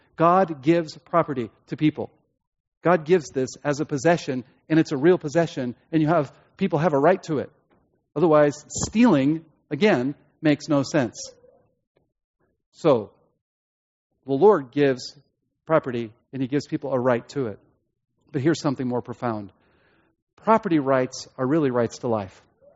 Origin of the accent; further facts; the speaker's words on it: United States; May I say that we as American Christians have the difficulty, if I can say it that way, of luxury and comfort.